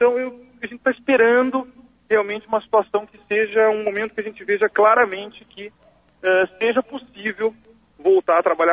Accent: Serra Negra, São Paulo, Brazil; Eu sou de Serra Negra

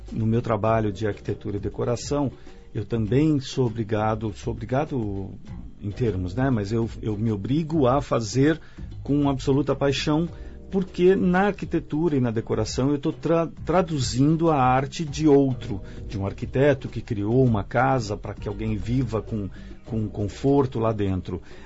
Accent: São Paulo, Brazil; born there; now in Campinas, Brazil; Sim, eu cheguei em Campinas em 81, vindo lá de São Paulo, do ABC. Eu nasci no ABC e vivi em São Paulo um tempo.

